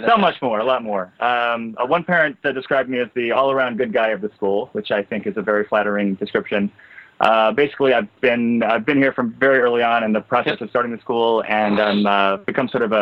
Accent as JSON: {"language": "English", "town": "Washington", "region": "District of Columbia", "country": "United States", "tie": "born or raised there", "also_born_or_lived": "England", "said": "I was born in England, but grew up most of my life in Washington, D.C."}